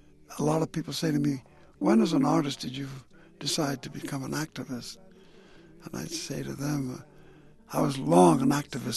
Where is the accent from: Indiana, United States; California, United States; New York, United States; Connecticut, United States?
New York, United States; born there; also born or lived in Caribbean; I was born in New York, and my mother, with her away much of the time looking for work, a lot of times her children were left on their own, and that terrified her. So she took us back to the Caribbean, and for the next 12 years, I shuttled back and forth.